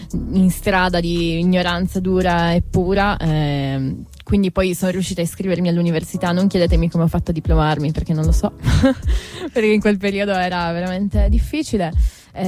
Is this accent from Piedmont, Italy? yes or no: yes; Turin, Piedmont, Italy; io vengo da Lingotto, il quartiere comunque di periferia vicino alla stazione, e sono nata e cresciuta lì